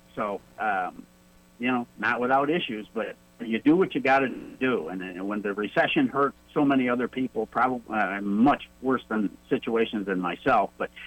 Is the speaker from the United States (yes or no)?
yes; Syracuse, New York, United States; now in Ecuador; I'm actually from Syracuse, New York, so all those guys who criticize the picks out of Syracuse, I'm not real happy with that.